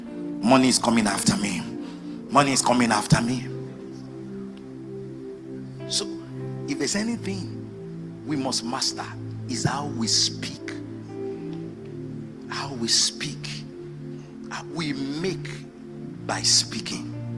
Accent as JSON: {"language": "English", "town": "Ibadan", "region": "Oyo", "country": "Nigeria", "tie": "born or raised there", "said": "I was born and raised in Ibadan."}